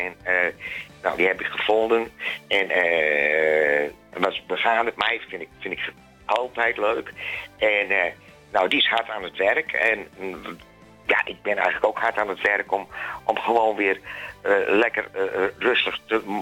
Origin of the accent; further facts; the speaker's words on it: Leeuwarden, Friesland, Netherlands; born there; En Leeuwarden, ja, dat is voor mij... dat is de stad waar ik geboren ben.